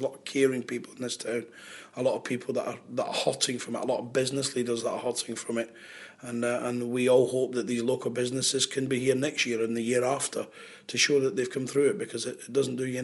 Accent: Glasgow, Scotland, United Kingdom; Now, I'm not from Rother. I've never hidden that. I'm a Glaswegian.

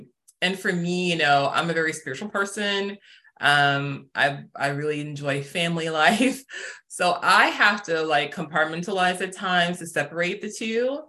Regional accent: Arizona, United States; also born or lived in Houston; I'm from Houston, Texas, originally. I was born there, and then I grew up in Arizona.

